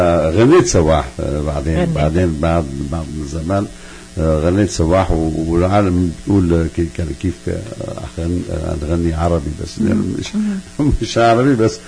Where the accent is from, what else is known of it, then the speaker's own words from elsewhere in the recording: Kessab, Latakia Governorate, Syria; moved away as an adult; also born or lived in France; ولدان بكسب، بسوريا بكسب، وبلشت بالموسيقى لحالي